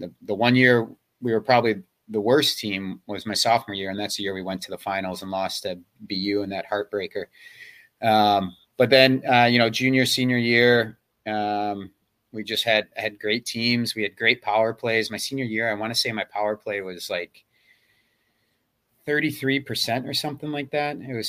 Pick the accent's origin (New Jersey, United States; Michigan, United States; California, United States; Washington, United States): Michigan, United States; Detroit; Yeah, so, I mean, obviously I grew up in Detroit.